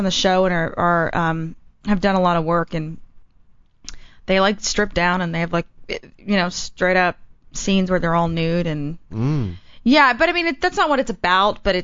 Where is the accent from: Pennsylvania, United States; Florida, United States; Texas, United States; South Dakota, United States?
Texas, United States; Houston; you're in Houston? That's where I'm from.